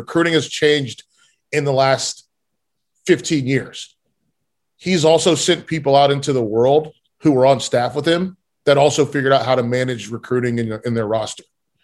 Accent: North Carolina, United States; like I grew up in North Carolina.

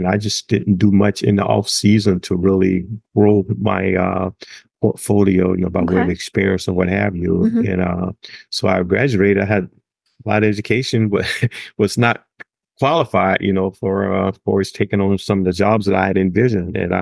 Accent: Goodwater, Alabama, United States; He came to my hometown. Goodwater is about 45 minutes to an hour, and he was somewhat, and it's small. It was about 3,000 people back then. Now it's only probably 1,500 people.

